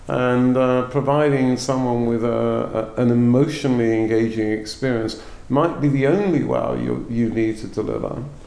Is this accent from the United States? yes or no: no; United Kingdom; The first is, being British, I'll apologise to that in advance.